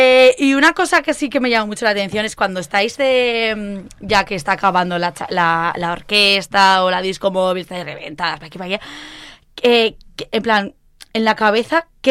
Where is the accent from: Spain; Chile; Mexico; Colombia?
Spain; una cosa de España es que hacemos de fiesta cualquier tipo de acontecimiento